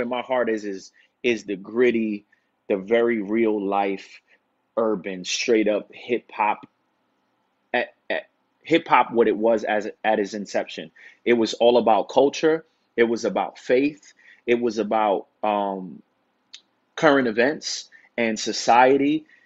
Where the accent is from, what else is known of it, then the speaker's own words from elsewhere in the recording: Bronx, New York, United States; I'm from hip hop culture. I'm from the Bronx.